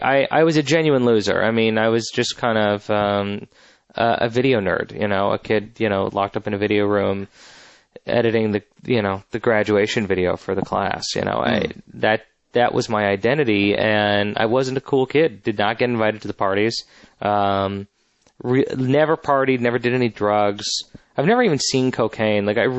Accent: Beverly Hills, California, United States; I grew up in Beverly Hills.

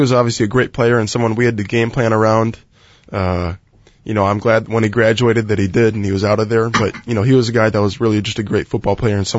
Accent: Chicago, Illinois, United States; growing up in Chicago and admiring Brett Favre with the Packers

